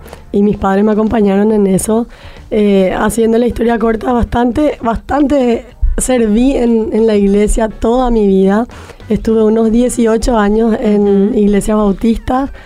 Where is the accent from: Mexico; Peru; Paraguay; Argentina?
Paraguay; Bueno, yo soy paraguaya, hija, esposa, mamá, amiga